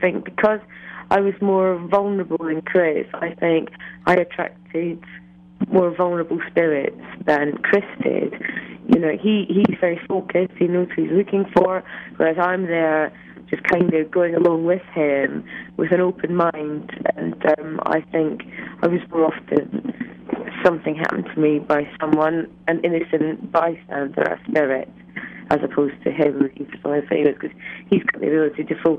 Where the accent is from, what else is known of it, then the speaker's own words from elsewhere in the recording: Scotland, United Kingdom; I'm so Scottish